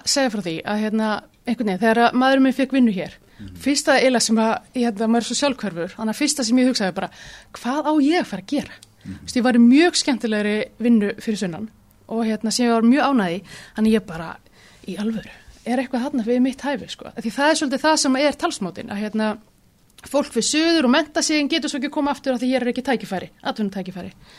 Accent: Sweden; moved away as an adult; now in Ísafjörður, Iceland; ég ólst upp í Svíþjóð og var þar alveg kláraði menntaskólan þar og kom þá til Íslands og fór þá hingað til Ísafjarðar eftir menntaskóla

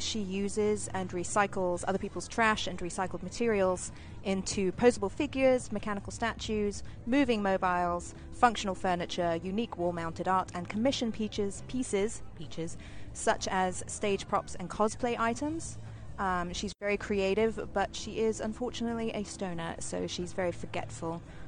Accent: England, United Kingdom; I grew up in England

